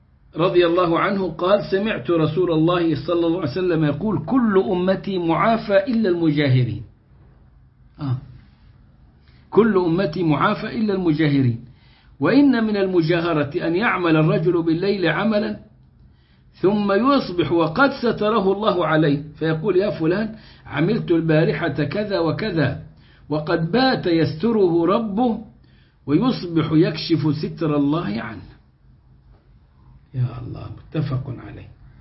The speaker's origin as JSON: {"language": "Arabic", "country": "Egypt", "said": "وقد ضحى الشيوخ عندنا في مصر بأنفسهم حين عددوا الزوجات لنشر هذا في المجتمع."}